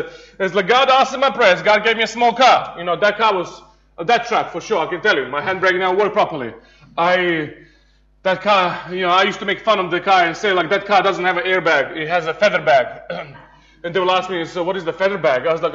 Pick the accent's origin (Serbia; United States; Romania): Serbia; You see, I come from Serbia. If you're from East Europe, you would know one thing for sure.